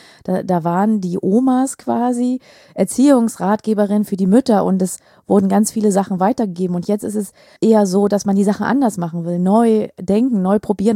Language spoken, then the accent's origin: German; East Germany, Germany; born there; Also ich bin in der DDR geboren, das heißt, ne, um das vielleicht auch ein bisschen zu lokalisieren, vielleicht war es nicht überall in Deutschland so.